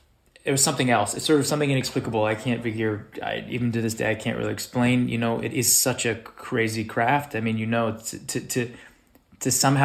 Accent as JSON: {"language": "English", "town": "Los Angeles", "region": "California", "country": "United States", "tie": "born or raised there", "said": "I grew up in Los Angeles, yeah."}